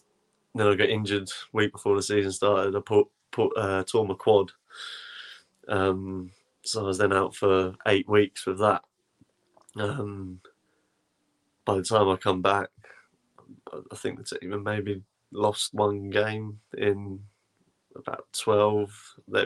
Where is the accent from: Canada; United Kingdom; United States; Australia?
United Kingdom; England; The biggest stadium, the best stadium that you can possibly play at as an English person, in front of 40,000 people.